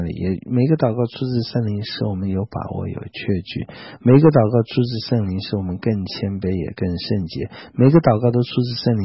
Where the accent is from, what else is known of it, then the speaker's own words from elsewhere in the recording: China; 我觉得我们中国人送礼很多地方是礼多人诈了